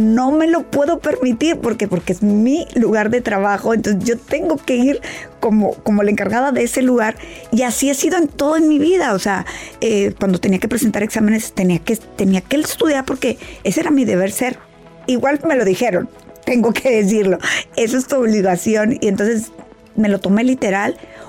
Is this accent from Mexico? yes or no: yes; Mexico; Aparte, soy la primera mexicana.